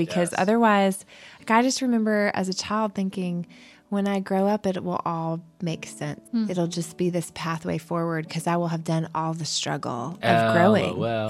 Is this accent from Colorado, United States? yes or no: yes; Boulder, Colorado, United States; I grew up in Boulder.